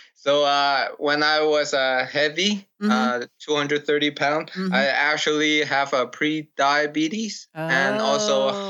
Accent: Calgary, Alberta, Canada; I'm 29 years old, and I was born in Calgary, Alberta, Canada, and I'm raised up here, and I'm still living in the city.

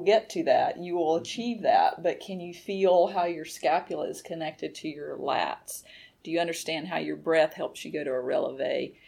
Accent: the South, United States; I was saying growing up in the South, and I am a friendly person

